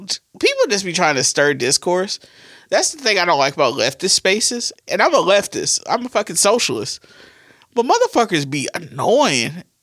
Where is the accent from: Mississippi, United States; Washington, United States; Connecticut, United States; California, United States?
Mississippi, United States; My home state had a Confederate flag until 2020. It took George Floyd dying for them to change the state flag of Mississippi.